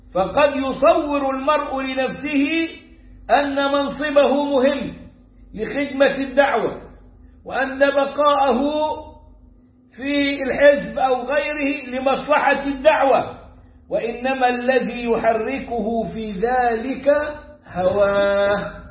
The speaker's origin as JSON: {"language": "Arabic", "country": "Egypt", "said": "عندنا في مصر"}